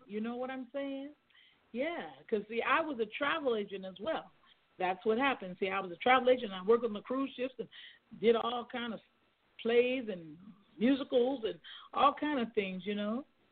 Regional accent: Los Angeles, California, United States; And when we grew up in Los Angeles, we were right across the street from

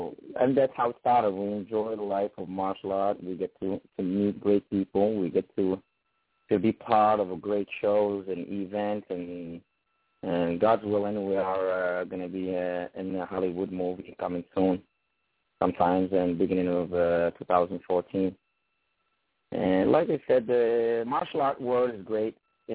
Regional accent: Mohammedia, Casablanca-Settat, Morocco; English is a second language; I was back then around 5 years old, you know, back home in Morocco. I'm originated from Morocco, Mohammedia city.

